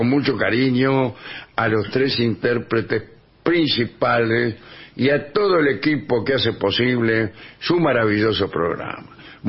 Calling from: Córdoba, Argentina; de Córdoba. Y el domingo cumplo 20.

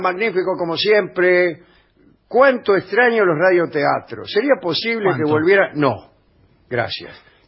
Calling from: Río Tercero, Córdoba, Argentina; de Río, quería de Río Tercero.

